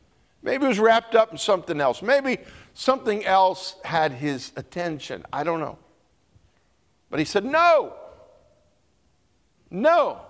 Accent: Steamboat Springs, Colorado, United States; I remember growing up in Colorado, Steamboat Springs, Colorado. That's my home.

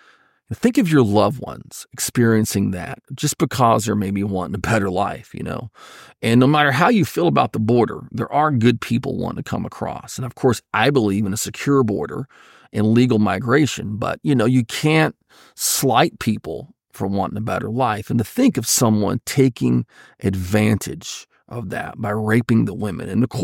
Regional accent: Texas, United States; in the southern United States and in my home state of Texas, we really don't use bear spray so much

